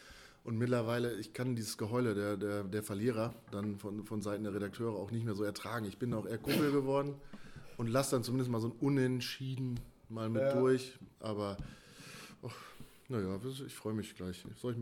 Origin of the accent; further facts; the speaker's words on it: Lindern, Lower Saxony, Germany; Ich war ja so ein Randgebiet als gebürtiger Kloppenburger in der wunderschönen Gemeinde Lindern, kleinste eigenständige Gemeinde im Landkreis.